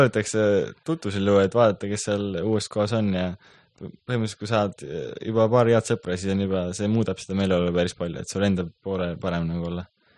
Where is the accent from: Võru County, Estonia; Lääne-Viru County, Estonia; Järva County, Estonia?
Lääne-Viru County, Estonia; Kunda; tulin Kundast Rakvere kooli